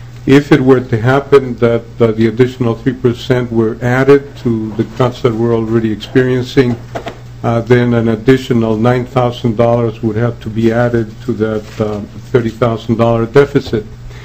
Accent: Mexico City, Mexico; moved away; I'm an immigrant from Mexico City

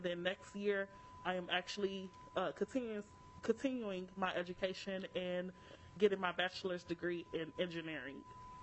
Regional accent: Chicago, Illinois, United States; now in Minnesota, United States; I'm originally from Chicago, and when I first came here, I had only been here for about 4 or 5 months

